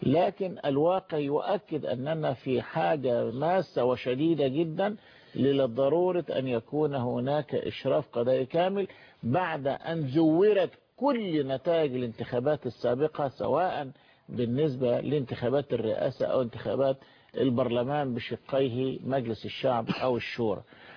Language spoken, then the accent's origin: Arabic; Egypt